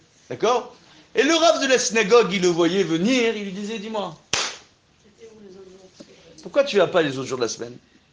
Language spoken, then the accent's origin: French; Tunisia; Moi, je suis un vrai Tunisien.